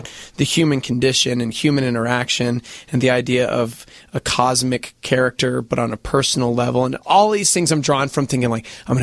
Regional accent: Albuquerque, New Mexico, United States; Hey, guys. … I'm from Albuquerque.

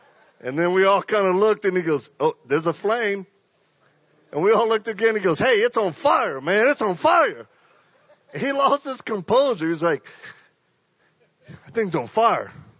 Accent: Louisiana, United States; accent: Cajun; I'm originally from Louisiana. I'm one of those Cajuns. If you think I have an accent, I do.

